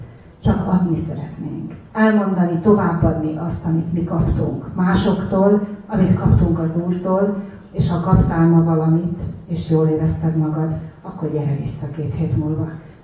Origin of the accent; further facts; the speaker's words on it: Bakonybél, Veszprém County, Hungary; born there; nagyon gyakran Bakonybélbe kellett hazamennem, én ott születtem